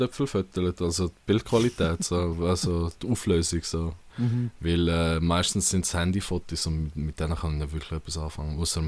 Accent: Zurich, Switzerland; ich bin in Zürich aufgewachsen, in den 90ern

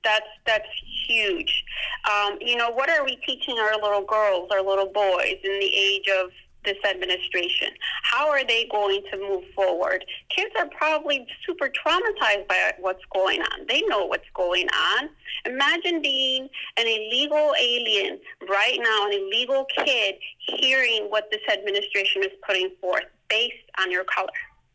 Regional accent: Chicago, Illinois, United States; we grew up poor in Chicago.

